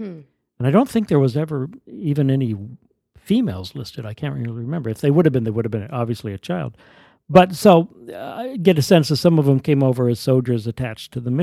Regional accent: Azusa, California, United States; I grew up in Azusa, actually, which is a town east of Los Angeles.

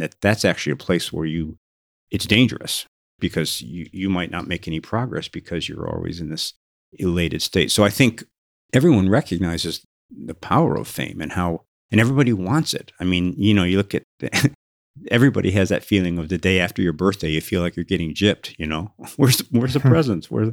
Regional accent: Chicago, Illinois, United States; You know, I grew up in Chicago, and I had a lot of relatives in Amarillo, Texas

